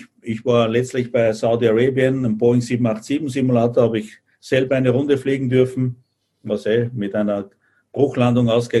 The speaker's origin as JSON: {"language": "German", "country": "Austria", "said": "ich bin Österreicher, ne? Praktizierender Österreicher."}